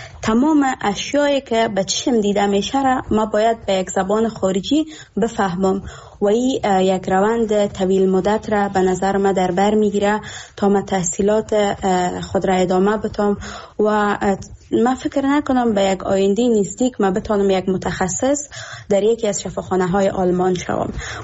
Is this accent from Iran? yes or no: no; Afghanistan; moved away as an adult; now in Germany